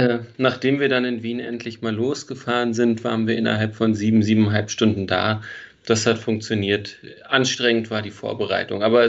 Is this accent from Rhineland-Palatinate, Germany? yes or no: no; Berlin, Germany; geboren wurde ich in Wilmersdorf, bin dann in Steglitz und Zehlendorf groß geworden, hatte immer schon relativ viel Verbindung auch noch in die Stadt rein.